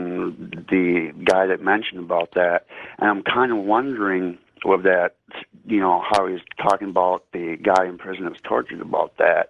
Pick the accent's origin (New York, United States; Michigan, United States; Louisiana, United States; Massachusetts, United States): Michigan, United States; Kalamazoo; I'm from Kalamazoo.